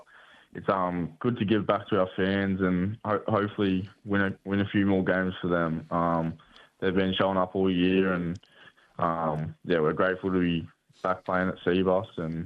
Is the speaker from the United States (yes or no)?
no; Tweed Heads, New South Wales, Australia; This is my hometown. I was born in Tweed Heads, so just the New South Wales side of Gold Coast. So I'm a New South Welshman, but yeah, to represent the Gold Coast, being from here, it's massive for me.